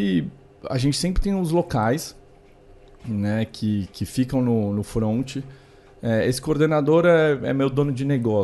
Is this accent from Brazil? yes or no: yes; Brazil; falam de onde eu sou, apesar do sotaque óbvio, né? Para paulista não é tanto, mas pergunto onde eu sou, eu falo que eu sou do Brasil